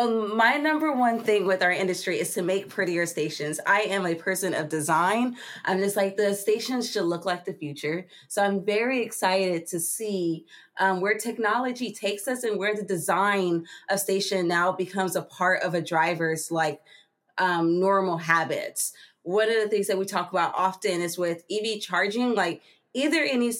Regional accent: Los Angeles, California, United States; I'm from South Central Los Angeles, and like I didn't really have, like, my dad started his own company

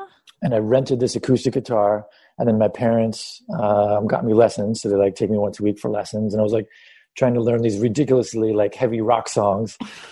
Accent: Los Angeles, California, United States; also born or lived in San Diego; so I was born in San Diego. But when I was little, my family moved to Los Angeles when we were young. Maybe I was maybe 3 or 4, somewhere in that range.

